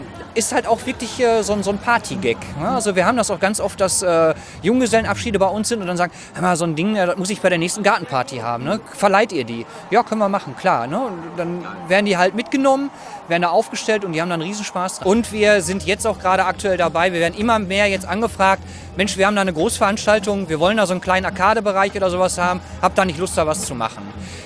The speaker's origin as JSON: {"language": "German", "town": "Recklinghausen", "region": "North Rhine-Westphalia", "country": "Germany", "said": "Also ich komme aus Recklinghausen"}